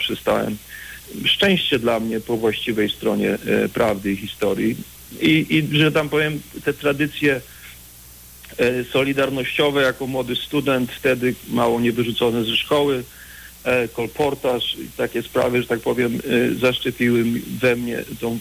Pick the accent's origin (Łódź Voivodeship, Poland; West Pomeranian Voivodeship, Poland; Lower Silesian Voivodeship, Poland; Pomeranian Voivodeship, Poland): Lower Silesian Voivodeship, Poland; Wrocław; born there; Tak, urodziłem się we Wrocławiu, tak, oczywiście.